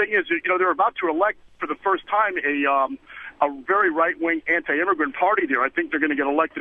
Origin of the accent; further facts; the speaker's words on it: Orlando, Florida, United States; now in Sweden; well, excuse me, I'm from Orlando, Florida. Oh, you're an American.